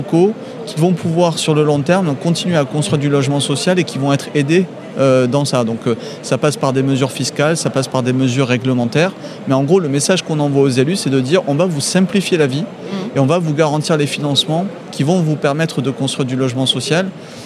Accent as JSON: {"language": "French", "town": "Toulouse", "region": "Occitanie", "country": "France", "said": "moi en tant que Toulousain"}